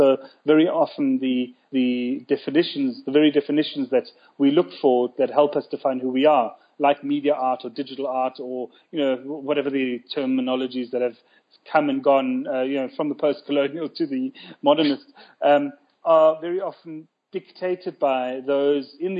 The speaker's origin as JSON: {"language": "English", "country": "South Africa", "tie": "born or raised there", "said": "I'm born and bred in South Africa. I consider this my home. I identify with the culture."}